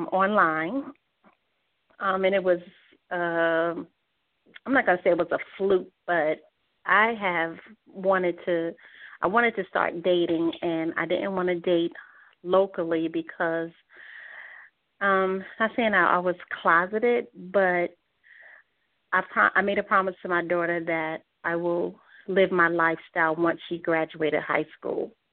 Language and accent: English; New York City, New York, United States; moved away as an adult; also born or lived in North Carolina; now in Atlanta, United States; I am originally from New York City and relocated to North Carolina in 1987.